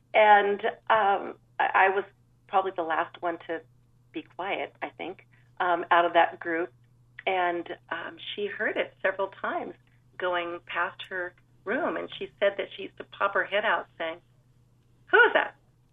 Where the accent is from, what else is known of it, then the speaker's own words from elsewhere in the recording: San Juan Capistrano, California, United States; I grew up in a little town called San Juan Capistrano, which is right between Los Angeles and San Diego in Southern California. Grew up in the middle of an orange grove.